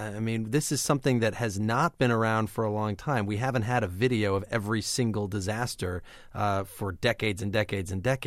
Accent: Tornado Alley, United States; So I grew up in Tornado Alley, and a tornado even hit my hometown when I was a kid.

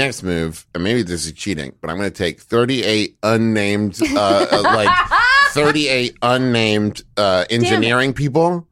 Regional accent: West Virginia, United States; born there; like when I was born in West Virginia and my accent until I was like 14 sounded like, hey, everybody, how's it going?

